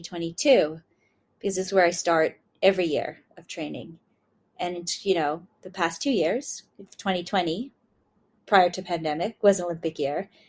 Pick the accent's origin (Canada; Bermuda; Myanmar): Bermuda; I'm from Bermuda.